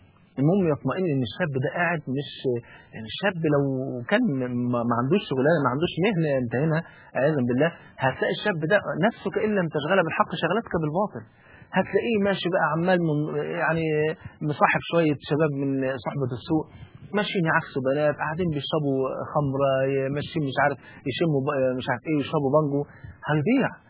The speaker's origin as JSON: {"language": "Arabic", "country": "Egypt", "said": "يعني المثل البلدي اللي عندنا في مصر"}